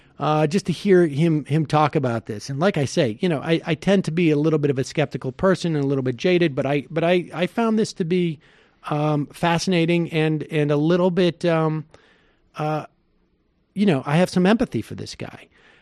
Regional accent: New York, United States; also born or lived in Seoul, South Korea; My first name is German. My last name is Italian. And I was born in Seoul, South Korea. I'm adopted. I grew up in a very rough part of upstate New York

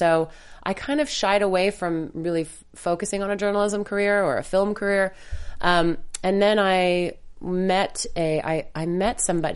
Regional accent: Montreal, Quebec, Canada; I'm Canadian. I'm from Montreal. Born

